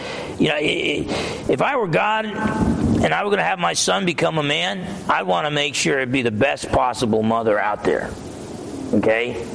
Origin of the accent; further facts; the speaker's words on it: New Jersey, United States; And so I was growing up in New Jersey. I didn't understand. I thought, why are they slamming New Jersey?